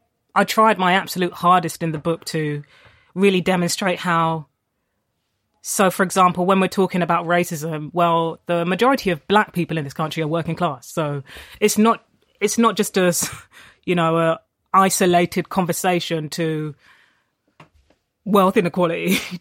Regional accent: London, United Kingdom; And we were both two kids with single mums, you know, growing up in South London.

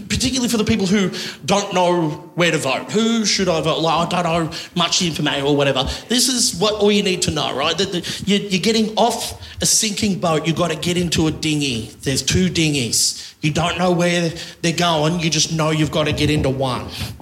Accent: Wagga Wagga, New South Wales, Australia; I'm from Wagga Wagga.

